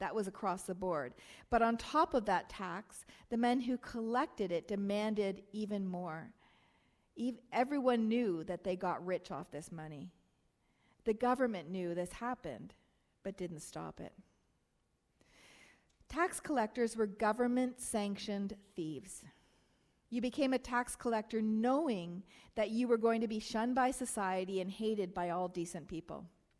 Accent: Canada; Most of us who are born and raised in Canada cannot relate this well, very well, to this story.

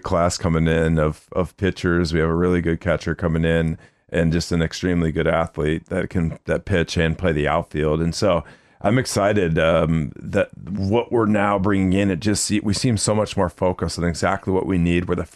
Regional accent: Iowa, United States; And I grew up in Iowa as well.

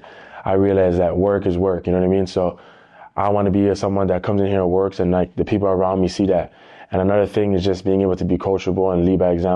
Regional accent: Canada; Growing up in Canada, hockey's just surrounded.

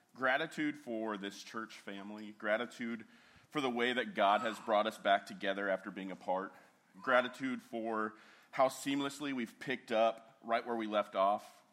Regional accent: West Coast, United States; I grew up on the West Coast, so we have mountains over there.

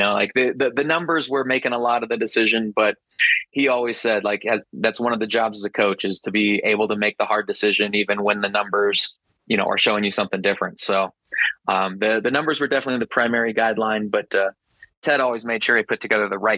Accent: San Diego, California, United States; I'm a local boy. I grew up in San Diego. I went to high school 15 miles away from UC San Diego.

